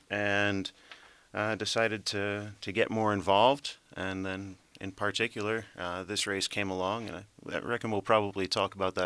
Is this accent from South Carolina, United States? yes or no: yes; South Carolina, United States; now in Spokane, United States; I grew up in South Carolina in the Hill Country, not far from the Appalachians, just as we sit in the shadow of the Rockies here. Very agricultural area